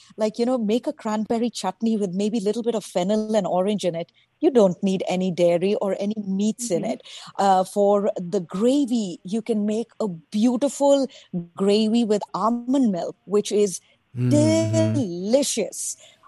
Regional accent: Ranchi, Jharkhand, India; also born or lived in Punjab; In India, actually in Eastern India. I was born in Punjab, but grew up in Eastern India in a small town called Ranchi.

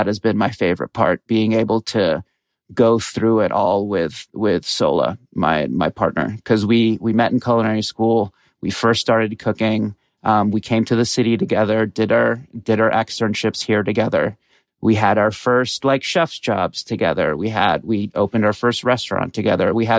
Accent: Qatar; So my dad's Egyptian, my mom's Bolivian. I grew up in Qatar, in a Brazilian community there, because my mom went to Brazil to study and we have family there.

